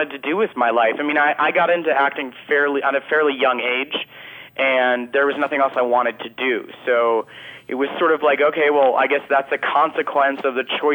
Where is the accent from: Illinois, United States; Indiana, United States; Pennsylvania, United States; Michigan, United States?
Illinois, United States; Highland Park; Well, fortunately, I grew up just outside of Chicago